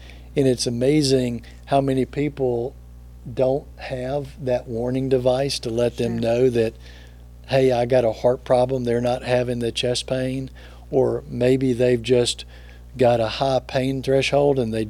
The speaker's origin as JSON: {"language": "English", "town": "Jackson", "region": "Mississippi", "country": "United States", "tie": "born there", "said": "So I was born in Jackson, Mississippi at St. Dominic's Hospital."}